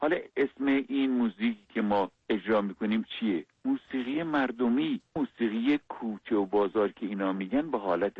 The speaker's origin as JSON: {"language": "Persian", "region": "Khuzestan", "country": "Iran", "tie": "born or raised there", "said": "حالا من با اینا فرقم اینه که اهل خوزستانم"}